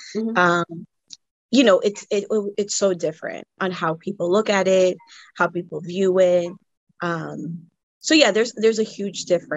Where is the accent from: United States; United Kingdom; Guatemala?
Guatemala; came from Guatemala.